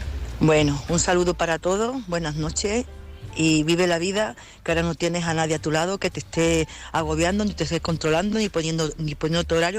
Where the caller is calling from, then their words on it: Badajoz, Extremadura, Spain; de Badajoz